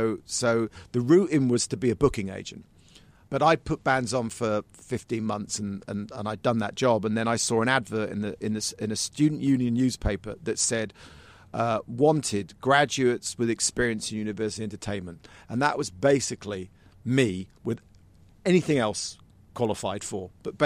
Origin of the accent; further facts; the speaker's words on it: Aylesbury, South East England, United Kingdom; I come from Aylesbury, which was then, back in the 70s, was a market town.